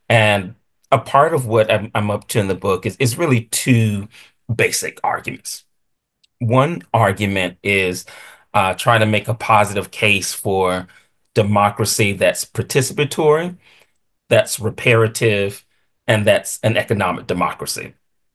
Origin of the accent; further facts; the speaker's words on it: Atlanta, Georgia, United States; I grew up in Atlanta, Georgia, which is the home of many key organizations from the US civil rights movement in the mid 20th century